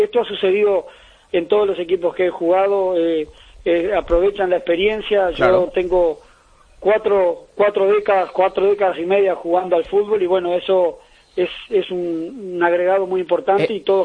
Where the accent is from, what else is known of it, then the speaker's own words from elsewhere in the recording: Uruguay; voy por más, como todo uruguayo, a más, siempre a más.